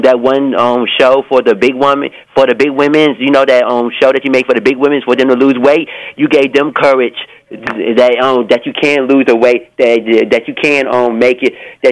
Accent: Atlanta, Georgia, United States; I'm from Atlanta.

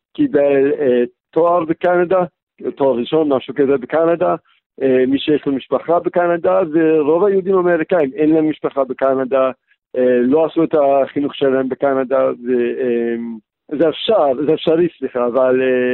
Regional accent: United States; אני מרגיש פתוח בארצות הברית, אני אמריקאי, אני גאה להיות אמריקאי

